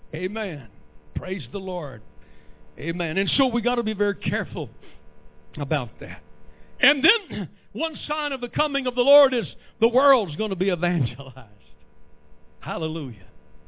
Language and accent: English; the West, United States; Have you ever been out in the old West? I grew up in the West.